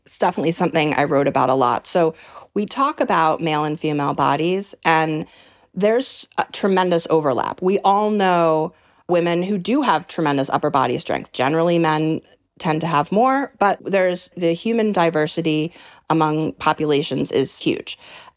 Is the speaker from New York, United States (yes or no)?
yes; New York, United States; this book really came out of my experience growing up in New York's Hudson Valley. I lived on a property with my grandma.